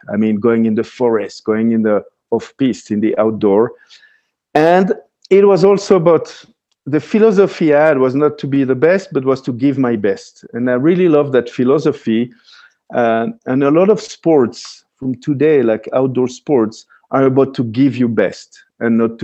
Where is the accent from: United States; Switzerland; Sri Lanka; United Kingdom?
Switzerland; I live in Switzerland. I was born and raised in Switzerland.